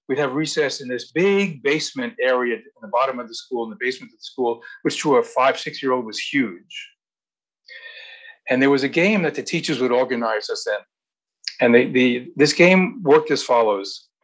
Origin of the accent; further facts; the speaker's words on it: New York City, New York, United States; I grew up in Queens, in New York City.